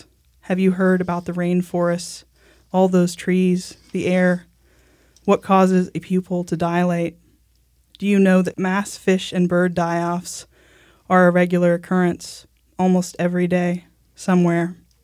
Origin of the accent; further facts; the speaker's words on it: Indiana, United States; Because I'm from Indiana, so.